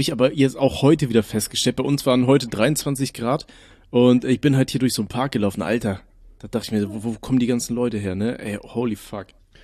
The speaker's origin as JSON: {"language": "German", "town": "Aachen", "region": "North Rhine-Westphalia", "country": "Germany", "tie": "born or raised there", "said": "ich bin halt in Aachen aufgewachsen"}